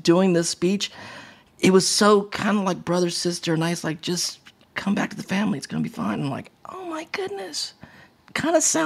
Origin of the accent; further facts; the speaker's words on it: Philippines; and I come from a big family, you know, I'm Filipino